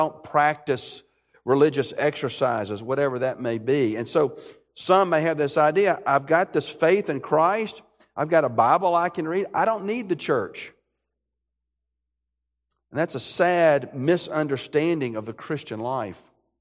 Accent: Birmingham, Alabama, United States; and I grew up in Alabama, in Birmingham, but between Birmingham and Montgomery

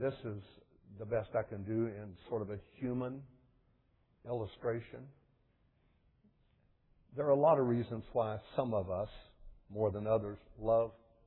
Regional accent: Shenstone, West Virginia, United States; Even in the metropolis of Shenstone, West Virginia, my hometown, going down Pike Street, the Grand Boulevard, the Great White Way.

